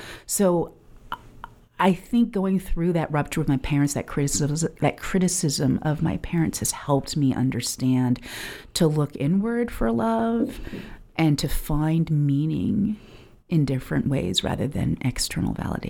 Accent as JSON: {"language": "English", "region": "California", "country": "United States", "tie": "born or raised there", "said": "seeking my parents' approval as a Taiwanese kid growing up in California was everything."}